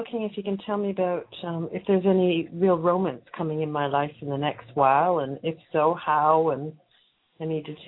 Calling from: South East England, United Kingdom; Hampshire.

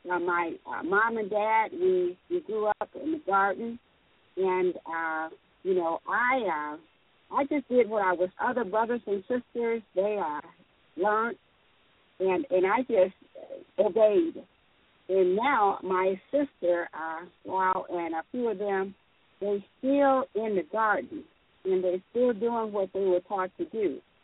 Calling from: Texas, United States; I'm calling from Texas.

